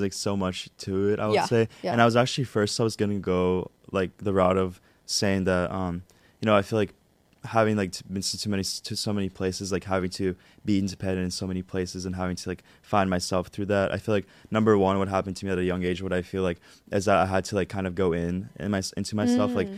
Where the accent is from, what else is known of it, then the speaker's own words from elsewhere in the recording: Moscow, Russia; So I feel like even you're from Pennsylvania, I'm from Moscow, like Logan, he's from Mississippi